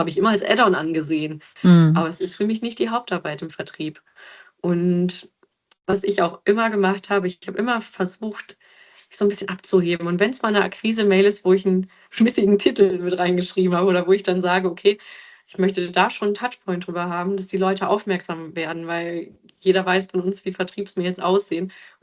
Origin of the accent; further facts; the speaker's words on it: North Rhine-Westphalia, Germany; Ich komme ja nun aus Ostwestfalen, wir sind sehr direkt.